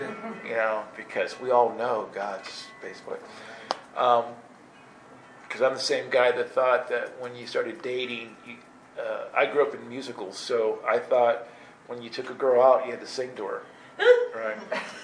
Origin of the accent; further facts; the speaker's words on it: Oklahoma, United States; we would, you know, travel cross country because we're from Oklahoma and we're usually elsewhere.